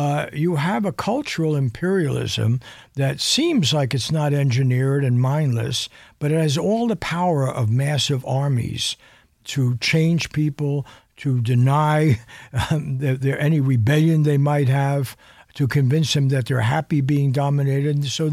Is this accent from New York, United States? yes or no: yes; New York City, New York, United States; growing up in the Bronx, for instance, everyone's had some foreign language.